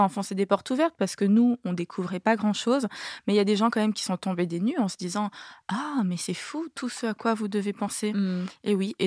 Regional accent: France; born there; je suis née en France, d'origine vietnamienne

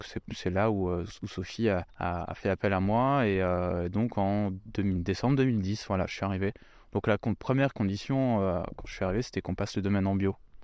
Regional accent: Grand Est, France; Je suis petit-fils de vigneron du sud de la France. Même si je ne suis pas originaire du sud de la France, je suis lorrain.

